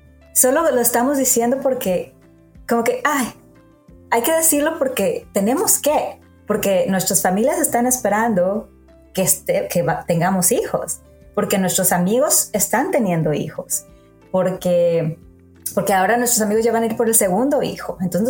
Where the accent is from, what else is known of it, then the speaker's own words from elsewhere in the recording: Mexico; sobre todo viviendo en México, porque tus escuchas no saben, pero crecí en México